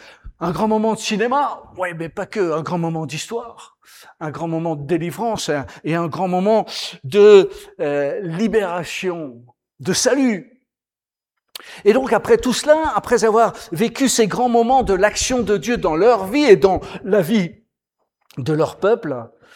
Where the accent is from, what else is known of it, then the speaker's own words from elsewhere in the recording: France; c'est que, en tant que Français, on en est presque fiers, n'est-ce pas?